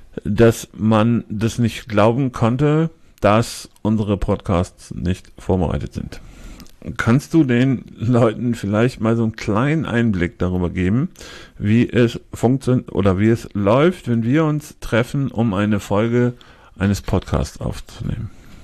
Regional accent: Bremen, Germany; also born or lived in Lower Saxony; in Eutin gewohnt, aber das war nur so ein kleines Gastspiel in Niedersachsen. Ansonsten waschechter Bremer, geboren in Bremen

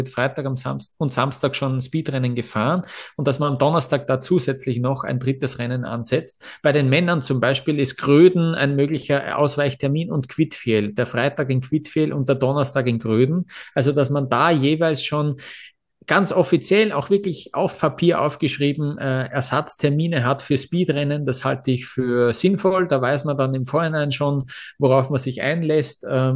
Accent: Austria; also für mich als Österreicher vielleicht besonders

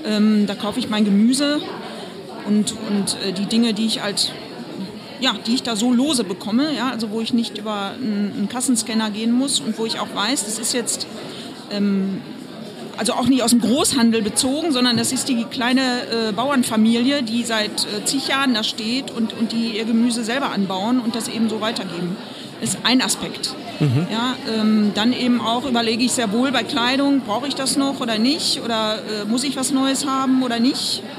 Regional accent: Germany; ich komme nun mal aus Europa, ich komme hier aus Deutschland

